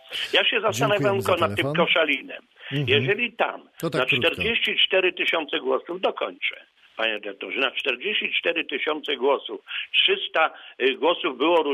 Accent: Zielona Góra, Lubusz Voivodeship, Poland; Jestem zielonogórzaninem.

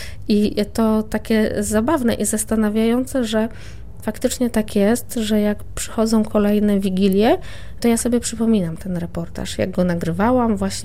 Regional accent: Lubusz Voivodeship, Poland; To była bardzo taka ostra zima i to była chyba jedna z tych takich ostatnich zim, kiedy u nas w Lubuskiem było tak bardzo dużo śniegu.

